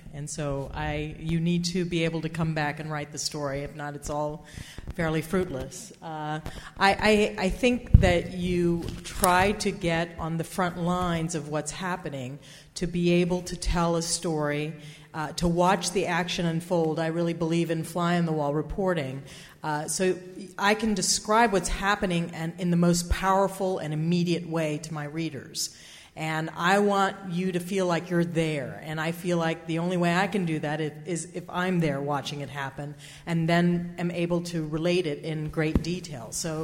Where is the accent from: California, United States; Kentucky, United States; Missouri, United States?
California, United States; Los Angeles; They've taken up, they would start in my hometown